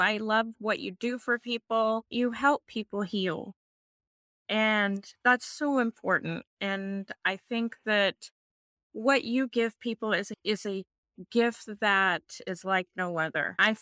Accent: Wichita, Kansas, United States; I am from Wichita, Kansas.

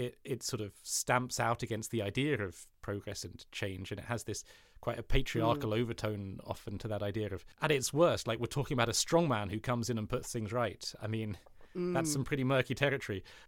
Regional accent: United Kingdom; I have Danish heritage, like but I have a German passport as well as a British one. And so, like, and I've always lived in this country, which is the UK.

